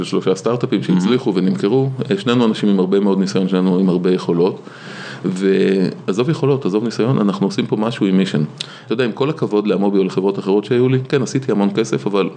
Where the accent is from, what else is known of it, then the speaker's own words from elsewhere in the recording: United States; אני אמריקאי גם.